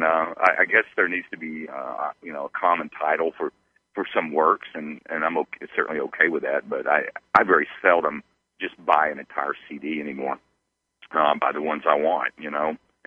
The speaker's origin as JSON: {"language": "English", "region": "Deep South", "country": "United States", "tie": "born or raised there", "said": "I grew up in the Deep South playing soul music, so that was my earliest influences."}